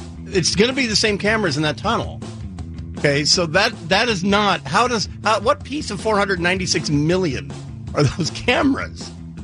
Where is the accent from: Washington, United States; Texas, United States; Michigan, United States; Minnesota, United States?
Washington, United States; Port Angeles; Here in the Pacific, I grew up dependent on the Hood Canal Bridge out in Port Angeles